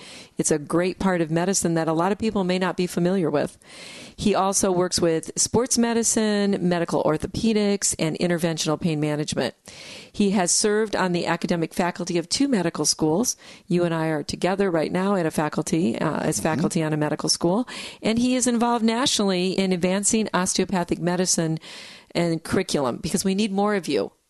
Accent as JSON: {"language": "English", "region": "Michigan", "country": "United States", "said": "That's right. We both are."}